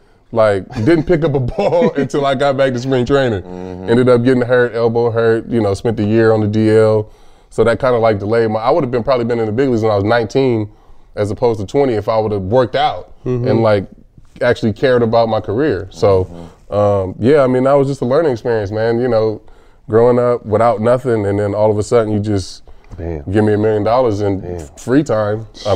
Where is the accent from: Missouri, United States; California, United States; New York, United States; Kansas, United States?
California, United States; Vallejo; Yeah, so I grew up in Vallejo, California, and it's a big sports town.